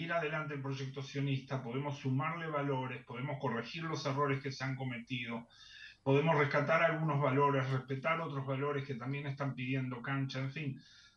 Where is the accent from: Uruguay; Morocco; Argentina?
Uruguay; a nosotros, como sudamericanos, como uruguayos, nos cuesta mucho ver